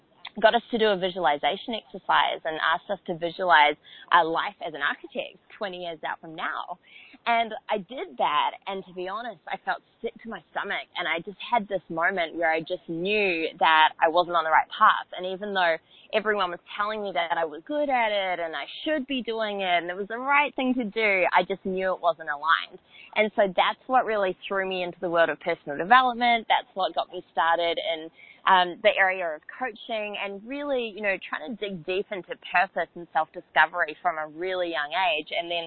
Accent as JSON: {"language": "English", "region": "Auckland", "country": "New Zealand", "tie": "born or raised there", "said": "And so I grew up in Auckland, New Zealand"}